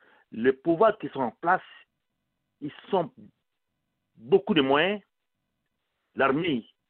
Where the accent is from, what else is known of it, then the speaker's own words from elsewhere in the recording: Mali; Je suis malien.